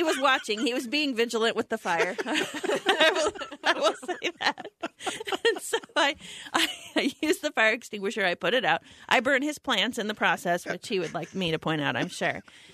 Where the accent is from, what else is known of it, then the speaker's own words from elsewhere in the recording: Illinois, United States; And I feel like I can say this. I'm from Southern Illinois. Just not as hearty stock there, you know.